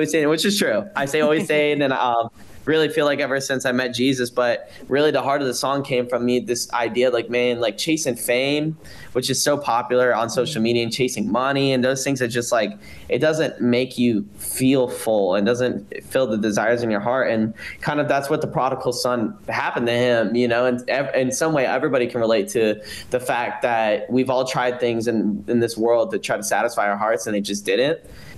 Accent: Florida, United States; Yeah, so I grew up in Florida and I was born and raised.

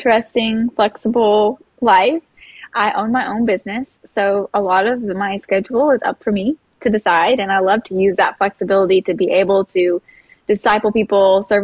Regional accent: Lake Charles, Louisiana, United States; also born or lived in Dallas; I was born in Dallas, Texas, but raised here in Lake Charles, Louisiana, where I've spent all of my known life

